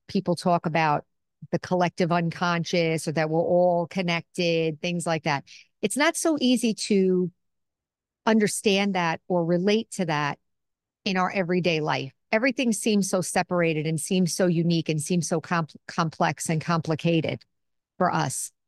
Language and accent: English; United States; I'm still an American, I'm still female